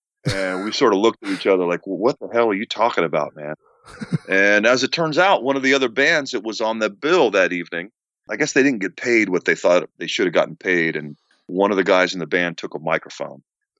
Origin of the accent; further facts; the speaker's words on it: Washington, District of Columbia, United States; We grew up in the Washington, D.C. area, and so we were immediately exposed to this thing called go-go music.